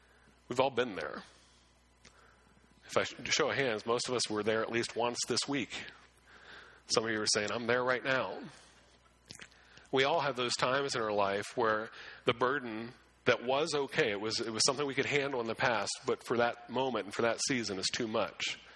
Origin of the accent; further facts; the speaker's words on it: Pennsylvania, United States; Growing up in Western PA, but living away and then coming back, Western PA, we're very good at helping other people